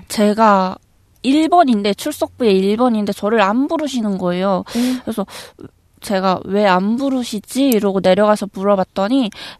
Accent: North Korea

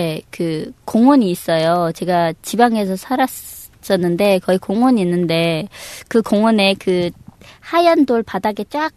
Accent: North Korea; now in South Korea; 근데 한국에 온 지 3개월밖에 안 됐고 그 사회생활을 적응을 잘 아직 못한 상태라서 얘기가 이제 말투가 많이 표현이 났었어요. 제가 네. 아무리 노력을 한다 해도 뭐 한국에서 살았던 사람이랑 제가 금방 북한에서 왔던 사람이랑 틀리니까

